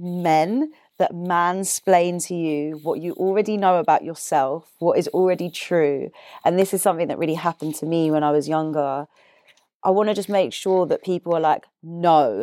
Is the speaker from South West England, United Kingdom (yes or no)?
no; Deptford, London, United Kingdom; I'm from Deptford.